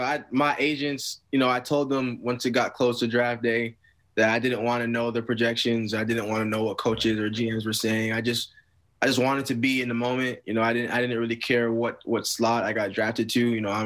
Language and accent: English; Brampton, Ontario, Canada; we knew each other growing up in Brampton with some other friends down there.